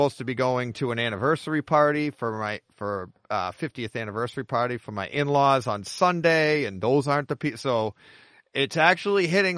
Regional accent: Ireland; And you know, I'm Irish, so I like to joke in a tough situation.

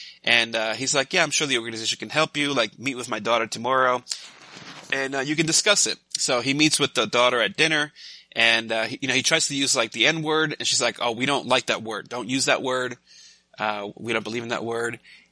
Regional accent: New York City, New York, United States; I grew up in New York, in the Bronx, and I remember, like, getting made fun of, or, like, kids trying to pick on me.

